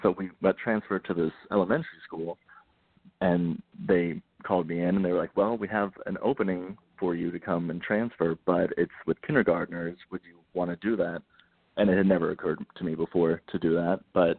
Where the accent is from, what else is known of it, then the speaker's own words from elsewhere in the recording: Texas, United States; moved away as an adult; now in New York, United States; I'm from Texas originally. I grew up there, born and raised in the same house, grew up in the same town my whole life, and came out to New York when I was 23 years old after I graduated from college.